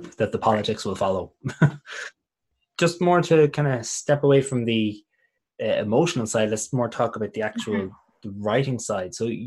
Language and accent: English; Ireland; also born or lived in New York, United States; I was born in New York, but my parents were undocumented. Oh, wow. But because I was born there, I had citizenship. Now we moved back to Ireland when I was four and I was just about to start school.